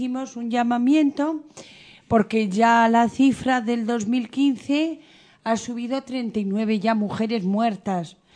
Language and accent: Spanish; Canary Islands, Spain; un besito a mi tierra de Canarias.